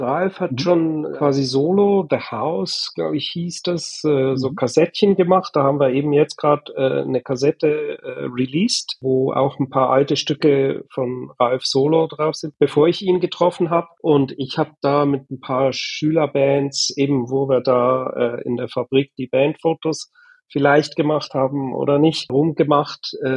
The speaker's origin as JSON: {"language": "German", "town": "Bremgarten", "region": "Aargau", "country": "Switzerland", "tie": "born or raised there", "also_born_or_lived": "Zürich", "said": "ich bin in Zürich geboren. War bis eins da, aber meine Eltern fanden dann mit kleinem Kind und Stadt nicht so toll. Und wir sind dann aufs Land gezogen, etwa 30 Kilometer von Zürich. Bremgarten heißt das Dorf, also Städtchen. Da bin ich eigentlich bis 20 war ich da."}